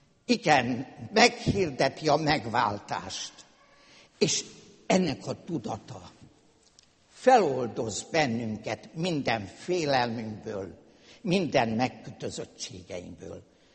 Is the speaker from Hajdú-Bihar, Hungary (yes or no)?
yes; Hajdúszoboszló, Hajdú-Bihar, Hungary; Emlékszem rá, mint gyerekkoromban Hajdúszoboszlón voltak olyan nagy családok, ahol a nemzedékek egy házban éltek.